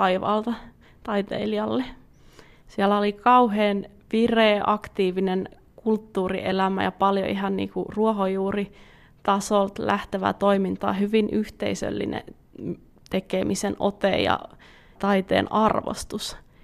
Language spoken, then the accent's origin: Finnish; Lappeenranta, South Karelia, Finland; moved away as an adult; now in Helsinki, Finland; Alun perin olen tosiaan kotoisin Lappeenrannasta, olen muuttanut 14 vuotta sitten Helsinkiin ja nykyään tunnen jo kyllä olevani sydämeltäni helsinkiläinen, vaikkakin toki karjalaiset juuret ovat siellä Lappeenrannassa.